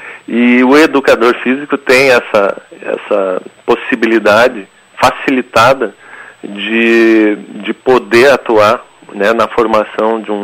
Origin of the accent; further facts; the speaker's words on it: Ijuí, Rio Grande do Sul, Brazil; é poder fazer isso em Ijuí, que é a minha cidade natal